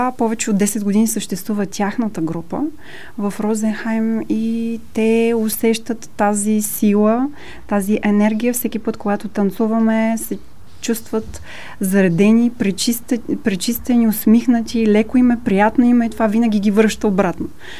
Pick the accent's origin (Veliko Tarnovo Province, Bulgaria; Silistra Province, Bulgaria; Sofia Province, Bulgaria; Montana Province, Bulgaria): Sofia Province, Bulgaria; Koprivshtitsa; now in Germany; Аз съм от Копривщица.